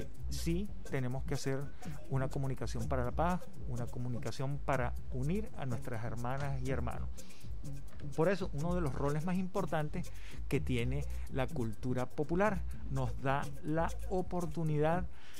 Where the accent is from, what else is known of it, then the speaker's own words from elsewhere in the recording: Venezuela; y a nosotros también como venezolanos a unir a nuestros pueblos